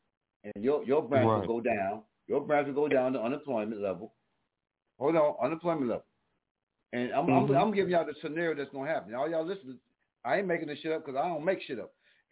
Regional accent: Buffalo, New York, United States; I'm from Buffalo. Love Buffalo.

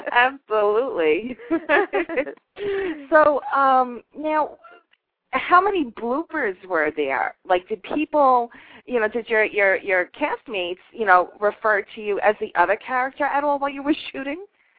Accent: New York, United States; I'm from right outside of the Bronx.

